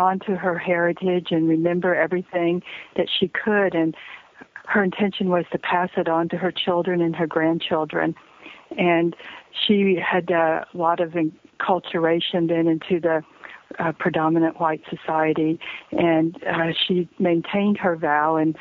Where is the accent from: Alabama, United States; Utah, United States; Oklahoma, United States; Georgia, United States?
Oklahoma, United States; born there; I was born in Oklahoma, and my grandmother was a Choctaw tribal member, an original enrollee